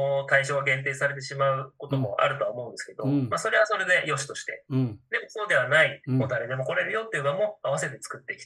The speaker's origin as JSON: {"language": "Japanese", "region": "Tokyo", "country": "Japan", "lives_now": "Yamaguchi, Japan", "said": "まあ、私もともと東京の出身で、関東圏内でずっと自然体育をやってきてましたので、"}